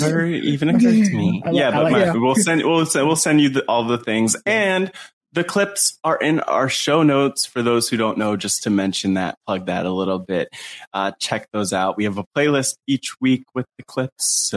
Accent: New Jersey, United States; I grew up in New Jersey around that indie scene.

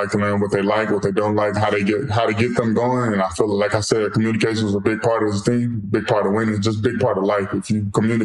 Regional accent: Dallas, Texas, United States; now in Las Vegas, United States; I'm loving it out here. It's a little hot out here, but I'm from Dallas, so you know what I'm saying?

